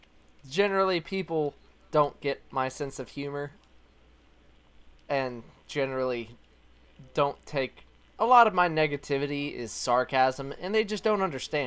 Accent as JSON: {"language": "English", "region": "Southern US", "country": "United States", "accent": "southern", "said": "The way I speak is like, fairly southern, yes, but I'm not from Texas."}